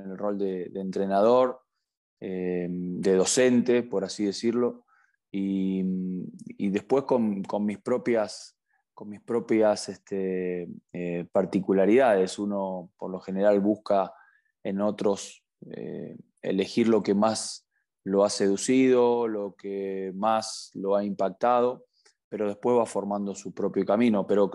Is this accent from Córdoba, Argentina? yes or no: no; Buenos Aires, Argentina; yo soy oriundo de la ciudad de Buenos Aires, como decimos en Argentina, porteños, nos llaman porteños, de un barrio muy, o de una colonia muy típica de esa ciudad, que es Palermo, un lugar muy, muy bello de la Argentina. Y bueno, provengo de una familia de clase media